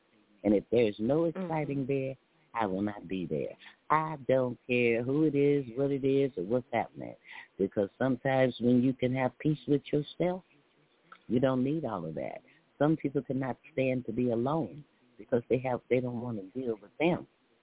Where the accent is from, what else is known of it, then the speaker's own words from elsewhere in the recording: the South, United States; I'm not Martha Stewart over here. But I'm from the South